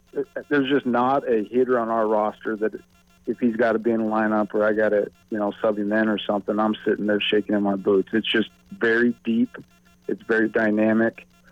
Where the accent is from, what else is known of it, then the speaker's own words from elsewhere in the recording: Midwest, United States; growing up in the Midwest, I didn't have this advantage when I was growing up.